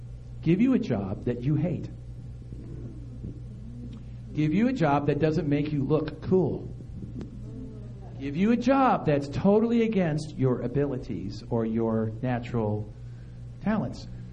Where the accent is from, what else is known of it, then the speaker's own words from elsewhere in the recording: Martinsville, Virginia, United States; Do you know that when I travel, I tell them I'm from Martinsville, and you know where they think we are?